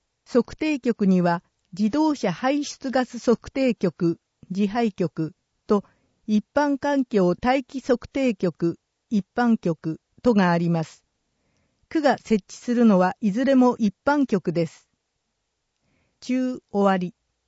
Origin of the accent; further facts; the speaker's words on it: Canada; Japanese is a second language; also born or lived in Southern United States; now in Japan; ちなみに私の母国カナダも近年の夏は熱波で猛暑日が続くことが増えてきましたが、湿度が低い分過ごしやすいです。学生時代アメリカ南部で過ごした経験もありますが、やっぱり日本の夏が一番暑いです。